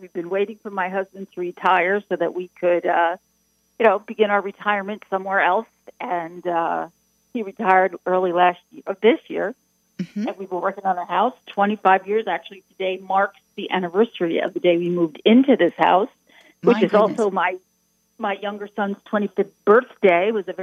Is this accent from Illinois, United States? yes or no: no; New Jersey, United States; I'm from New Jersey.